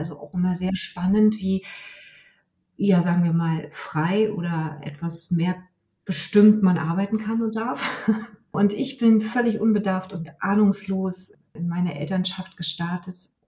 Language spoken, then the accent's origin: German; Rostock, Mecklenburg-Vorpommern, Germany; born there; Ich bin gebürtige Rostockerin.